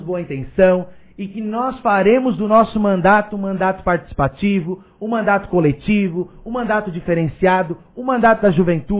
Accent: Urussanga, Santa Catarina, Brazil; que é o bairro Nova Itália, que é a comunidade onde eu nasci, onde eu me criei

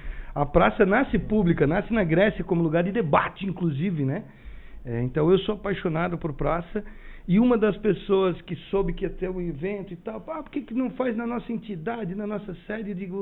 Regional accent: Indaial, Santa Catarina, Brazil; born there; Eu nasci no Vale de Itajaí, chama Indaial.

